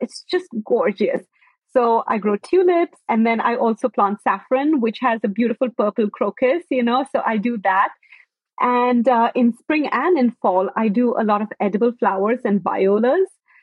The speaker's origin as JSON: {"language": "English", "country": "India", "tie": "born or raised there", "lives_now": "United States", "said": "Because my family is from India. And even though I was born in the US, I grew up for many years, my childhood years, I would say, I grew up in India."}